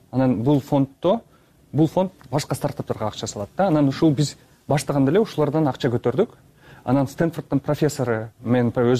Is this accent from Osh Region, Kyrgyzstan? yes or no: yes; Osh, Osh Region, Kyrgyzstan; born or raised there; moved away as an adult